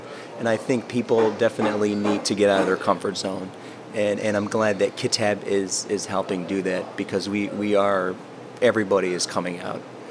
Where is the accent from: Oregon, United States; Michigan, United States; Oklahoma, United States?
Michigan, United States; Hamtramck; I remember growing up in Hamtramck. Hamtramck was way more diverse. And my high school had 27 ethnicities.